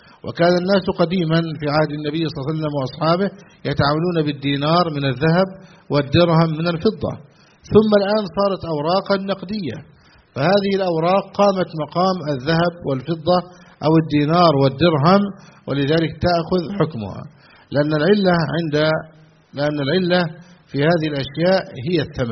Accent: Egypt; في بلادنا مصر،

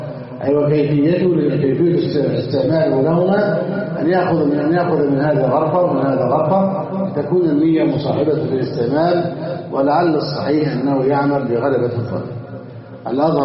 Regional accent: Egypt; عندنا في مصر

